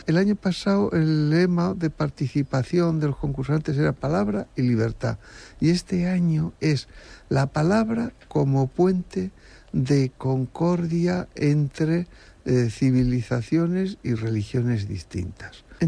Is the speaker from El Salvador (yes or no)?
no; Quero, Castilla-La Mancha, Spain; desde Quero, que como sabes es mi querido pueblo